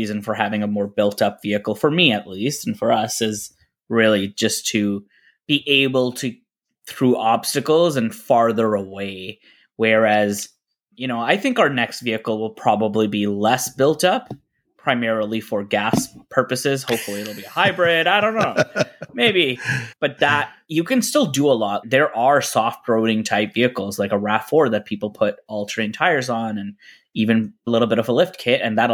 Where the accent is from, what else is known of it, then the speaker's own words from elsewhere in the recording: Scarborough, Ontario, Canada; I grew up in Scarborough and it is definitely the armpit of Canada.